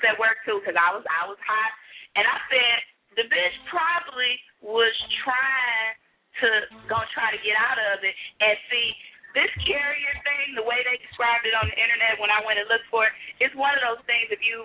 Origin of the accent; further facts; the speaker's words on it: Midwest, United States; Because, you know, I'm from the Midwest, so right now in Chicago it's kind of cold